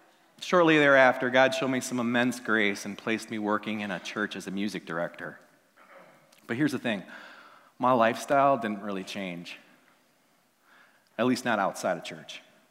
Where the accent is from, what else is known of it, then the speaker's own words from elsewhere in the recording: Wisconsin, United States; that's just because I'm from Wisconsin and I haven't acclimated yet.